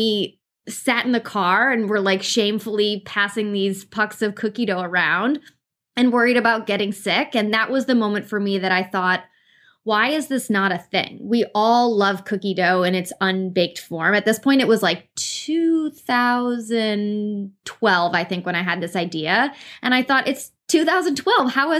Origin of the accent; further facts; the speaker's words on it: New York, United States; And, you know, being a New Yorker, that you see places that open up all the time